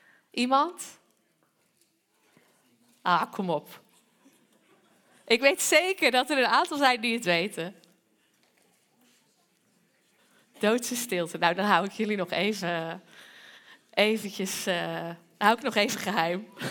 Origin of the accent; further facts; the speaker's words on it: Netherlands; En ik heb een tijdje in een Oosterse cultuur gewoond. En als Nederlander